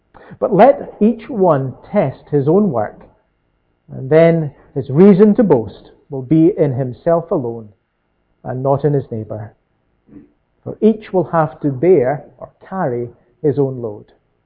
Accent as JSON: {"language": "English", "region": "Scotland", "country": "United Kingdom", "tie": "born or raised there", "said": "When I was a little bit younger, growing up in Lanarkshire, sometimes I would be asked to go for the messages."}